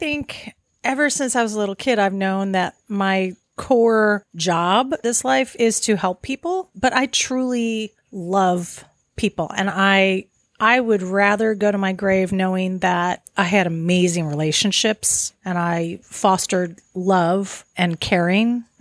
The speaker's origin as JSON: {"language": "English", "town": "Cincinnati", "region": "Ohio", "country": "United States", "tie": "born or raised there", "said": "I grew up in Cincinnati, and it was really great to grow up with all the culture that we had there."}